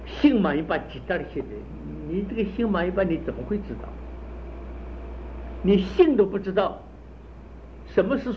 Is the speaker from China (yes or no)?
yes; China; 我们中国人骂人，你是人不是人啊？